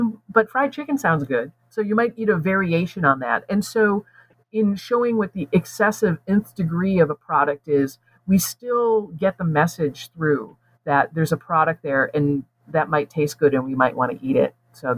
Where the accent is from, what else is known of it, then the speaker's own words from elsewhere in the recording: United States; as clever as we collectively, as American consumers, we think we are, we still fall for marketing.